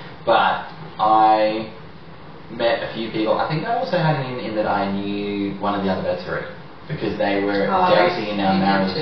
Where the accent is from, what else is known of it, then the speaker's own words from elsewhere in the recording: Victoria, Australia; now in Mount Gambier, Australia; We're both from Victoria, and we both graduated from Melbourne University.